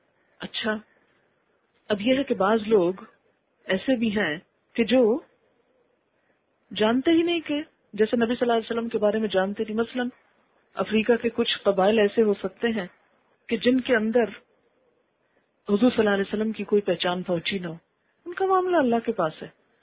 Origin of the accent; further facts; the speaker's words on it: Pakistan; جیسے ہم پاکستانی ہیں، پاکستان ہمارا وطن ہے، ہمیں پاکستان آنے سے کوئی چیز روک نہیں سکتی، یہاں رہنے سے کوئی چیز روک نہیں سکتی